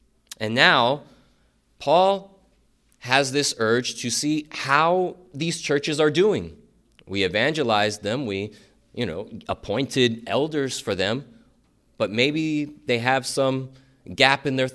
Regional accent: Miami, Florida, United States; because I'm from Miami. And when you're from Miami, you don't want to leave Miami.

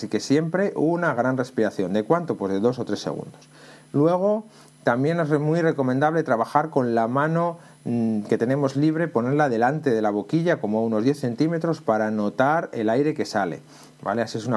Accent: Toro, Castile and León, Spain; este año voy a tocar junto a la banda de mi pueblo, la banda de música de Toro en Zamora

